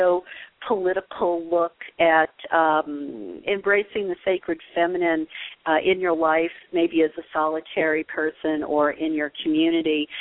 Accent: the South, United States; As a woman, you know, growing up in the South, I didn't even know that I was a second-class citizen.

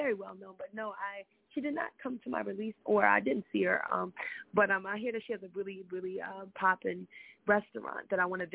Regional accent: East Coast, United States; I'm from the East Coast, so, I got to represent that.

